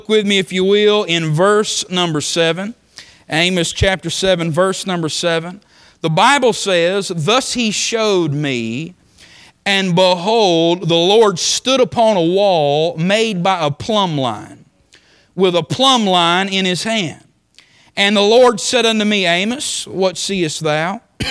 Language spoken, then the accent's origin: English; Georgia, United States; now in North Carolina, United States; Now, I'm originally from Georgia, so y'all just have to pray for me.